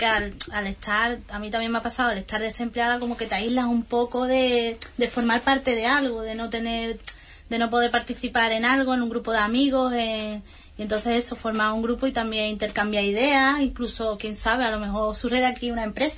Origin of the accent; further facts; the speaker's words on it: Spain; Somos 5 españolas, bueno, 6 conmigo